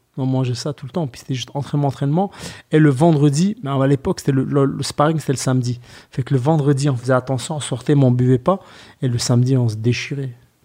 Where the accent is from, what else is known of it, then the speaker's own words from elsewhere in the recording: France; moved away as an adult; je me présente, bonjour, nanana, je voudrais faire, nanana, je viens de France.